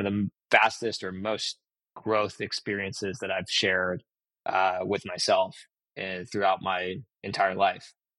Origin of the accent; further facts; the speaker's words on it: Portland, Oregon, United States; And I think growing up in Portland, Oregon, and going to college in Oregon, you're generally speaking going to know people.